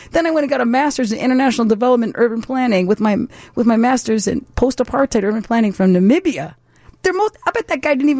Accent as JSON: {"language": "English", "region": "Illinois", "country": "United States", "tie": "born or raised there", "said": "I grew up on Addison. I was born in Addison and Racine."}